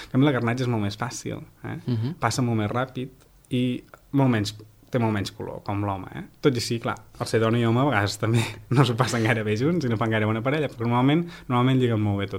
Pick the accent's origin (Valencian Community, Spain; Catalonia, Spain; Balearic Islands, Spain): Catalonia, Spain; Torelló; quan era petit i anava a comprar llaminadures a la botiga del meu poble, que era Torelló, a Osona.